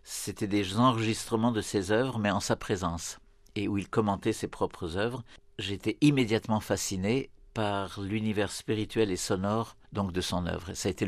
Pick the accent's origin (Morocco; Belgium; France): France; also born or lived in Kolkata; je suis né donc en Inde, à Calcutta, après la guerre. Je n'y suis resté que 6 mois. Mes parents ensuite, depuis 1948, ont voulu s'établir en Europe, mais ils ont choisi de s'établir en France, où j'ai grandi.